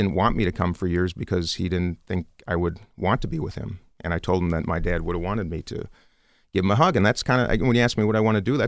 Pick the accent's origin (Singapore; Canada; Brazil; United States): United States; Minnesota; You know, look, I come from Minnesota. I'm a white congressman from a suburban Minneapolis district.